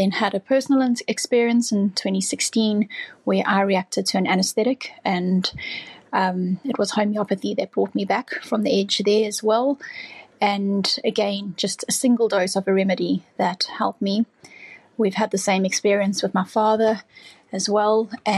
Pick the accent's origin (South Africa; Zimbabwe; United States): South Africa; now in Australia; I'm a South African now living in Australia.